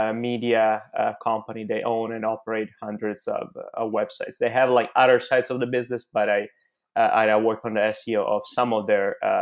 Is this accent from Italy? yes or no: yes; Italy; English is a second language; moved away as an adult; now in Los Angeles, United States; So I'm Italian, in case my accent won't make it obvious, over the course of the podcast. And I've been living in Los Angeles for 10 years now.